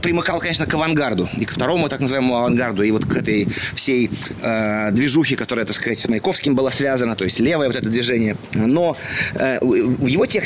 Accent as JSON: {"language": "Russian", "region": "Moscow", "country": "Russia", "tie": "born or raised there", "said": "Я родился в Москве, вот, жил в Москве."}